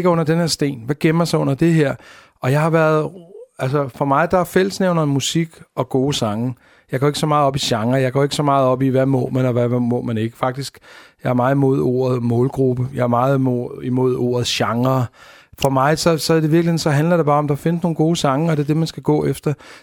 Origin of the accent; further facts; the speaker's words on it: Amager, Capital Region of Denmark, Denmark; fordi vi er fra Amager